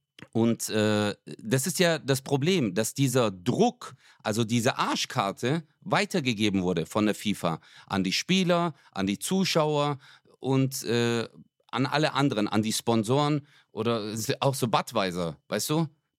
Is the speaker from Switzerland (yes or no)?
no; Stuttgart, Baden-Württemberg, Germany; bei uns in Stuttgart